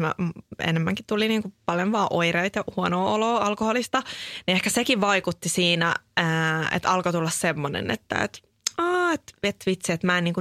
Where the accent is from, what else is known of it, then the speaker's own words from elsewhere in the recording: Espoo, Uusimaa, Finland; Mä oon itse Matinkylästä kotoisin